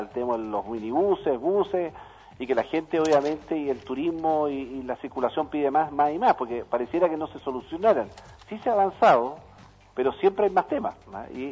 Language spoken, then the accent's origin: Spanish; Magallanes, Chile; lo que somos nosotros los magallánicos cuando vamos vía terrestre